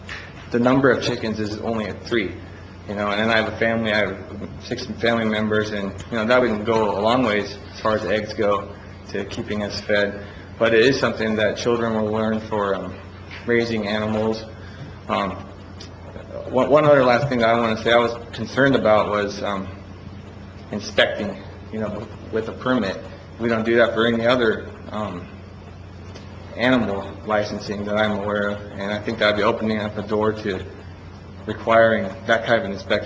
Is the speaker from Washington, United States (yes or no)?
yes; Spokane, Washington, United States; now in Othello, United States; I grew up in Spokane City, and lived, neighbors had chickens and other animals and things, and it seemed pretty normal to me.